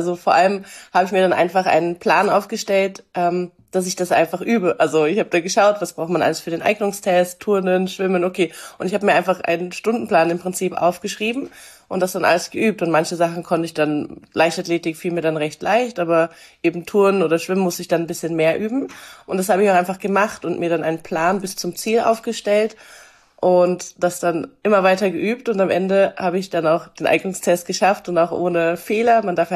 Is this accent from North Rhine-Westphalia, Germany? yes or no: yes; Cologne, North Rhine-Westphalia, Germany; ich komme aus Köln. Ich habe Sport studiert, auch in Köln an der Sporthochschule.